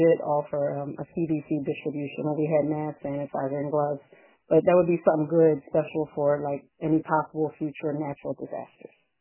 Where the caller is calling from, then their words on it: Norristown, Pennsylvania, United States; I'm calling from the Norristown area as well.